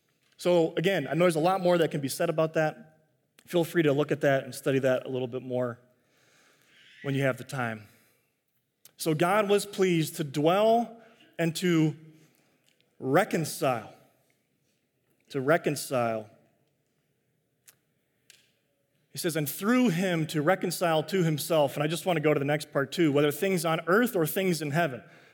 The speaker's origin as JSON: {"language": "English", "town": "Chicago", "region": "Illinois", "country": "United States", "tie": "born or raised there", "said": "But every day, growing up in Chicago, it's where I'm from, we'd listen to WGN"}